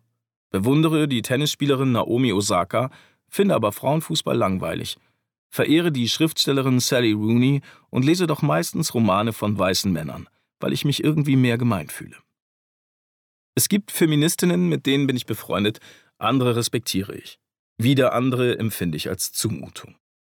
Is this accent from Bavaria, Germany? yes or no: yes; Bavaria, Germany; now in Munich, Germany; Es ist tatsächlich so, dass ich im Bayerischen Wald, wo ich aufgewachsen bin, als fortschrittlich und in München, wo ich wohne, als konservativ wahrgenommen werde. Die einen sagen, man merkt, dass du in der Stadt lebst, die anderen, man merkt, dass du vom Land kommst.